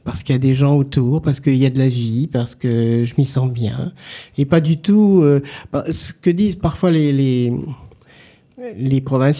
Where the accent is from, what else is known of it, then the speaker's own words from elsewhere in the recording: Lyon, Auvergne-Rhône-Alpes, France; born there; je suis né à Lyon et que Lyon est une ville qui a deux cours d'eau.